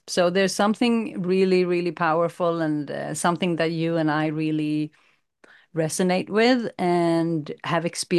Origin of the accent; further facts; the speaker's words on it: Sweden; moved away; you both know that we're from Sweden, and we left Sweden 7 and 8 years ago on the quest to really change something in ourselves and change the trajectory of our lives.